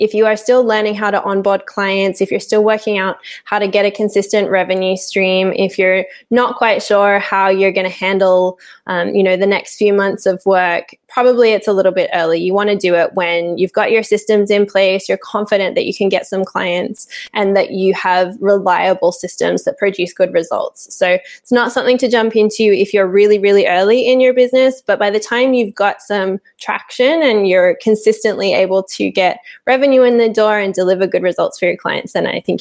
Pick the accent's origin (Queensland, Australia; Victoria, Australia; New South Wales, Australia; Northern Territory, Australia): New South Wales, Australia; Sydney; now in Portugal; So I was born and raised in Sydney in Australia and grew up in a very bookworm heavy family.